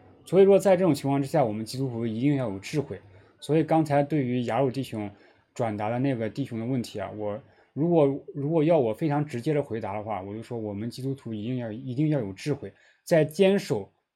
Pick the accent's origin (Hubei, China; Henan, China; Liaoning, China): Henan, China; 也就是我的家乡河南受灾非常大